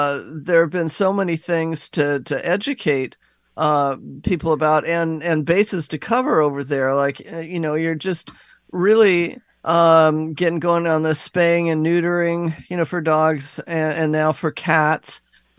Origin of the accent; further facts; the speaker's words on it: Seattle, Washington, United States; When I grew up in Seattle, it was normal.